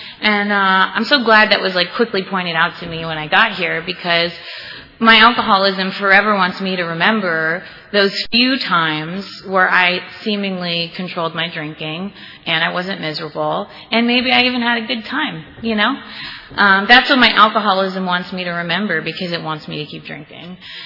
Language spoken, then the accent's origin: English; Canada; I am Canadian, actually